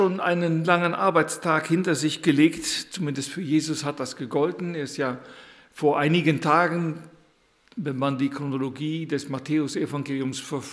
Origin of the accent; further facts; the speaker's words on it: Brüggen, North Rhine-Westphalia, Germany; herzliche Grüße habe ich mitgebracht aus der Gemeinde Brüggenbracht, wo ich herkomme, wo ich zu Hause bin